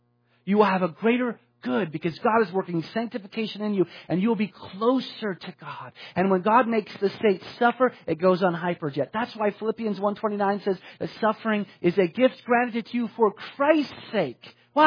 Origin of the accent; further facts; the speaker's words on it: United States; I was struck with the privilege that I enjoy as an American.